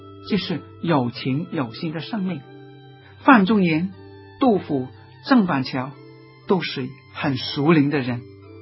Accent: Hong Kong; 我们香港人有时说

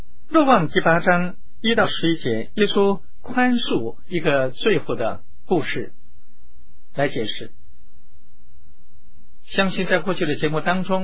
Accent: China; 我们中国人的教训是什么呢？就是我们要舍己要严，但是待人要宽。

